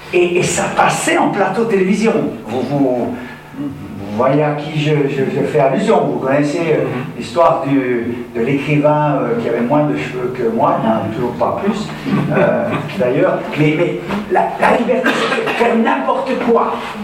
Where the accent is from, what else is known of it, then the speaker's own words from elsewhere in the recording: Switzerland; Parce qu'en France, vous avez quand même un peu plus de raison d'avoir peur que chez nous en Suisse.